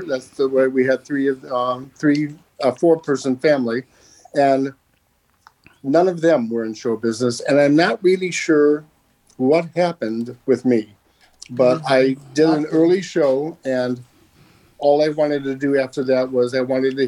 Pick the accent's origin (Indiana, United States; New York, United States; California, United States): Indiana, United States; Gary; also born or lived in Poland; I was born in Poland. I was adopted at a very early age, 6 months old, and I lived in Gary, Indiana, until 1973. Then I moved to Crown Point